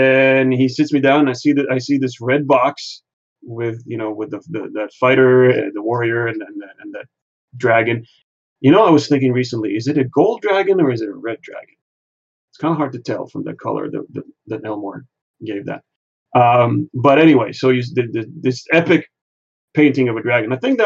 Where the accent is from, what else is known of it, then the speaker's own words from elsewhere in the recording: Israel; This was actually in Hebrew because I grew up in Israel.